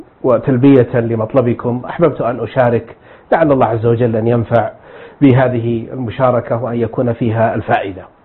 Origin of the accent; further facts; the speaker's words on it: Huraymila, Riyadh Province, Saudi Arabia; ثم فتح المعهد العلمي في مدينة حريملاء وهي يعني مدينتنا ومسقط رأسي، فانتقل الوالد باعتبار أن المعهد في مدينته، انتقل بنا إلى حريملاء